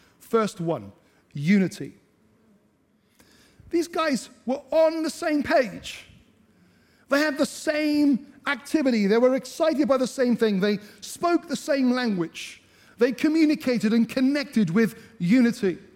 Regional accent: Wales, United Kingdom; Now, I'm from Wales. I reckon that was Welsh.

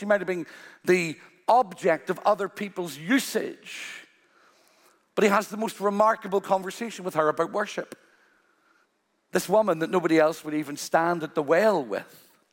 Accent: Ireland; No, I'm Irish, but I'm a redeemed man who loves to dance

